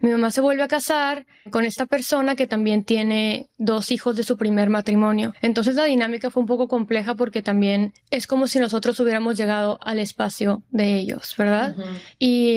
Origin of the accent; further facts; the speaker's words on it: Monterrey, Nuevo León, Mexico; also born or lived in McAllen, Texas, United States; now in Los Angeles, United States; Soy nacida en McAllen, Texas, que eso a mí me dio muchísimos beneficios porque gracias a eso es que puedo estar aquí en Los Ángeles. Pero yo crecí en Monterrey casi toda mi vida.